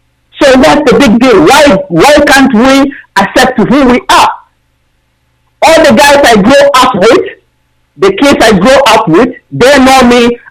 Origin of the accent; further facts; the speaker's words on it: Cameroon; I was raised in Cameroon.